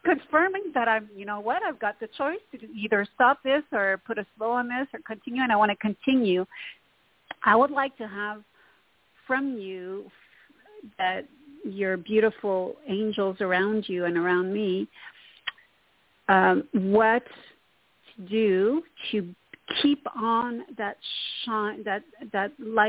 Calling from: Montreal, Quebec, Canada; Hi, this is … from Montreal, Canada.

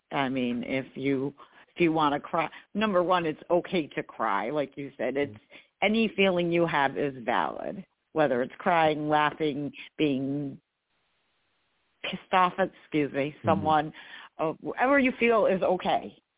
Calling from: New York, United States; I am in New York.

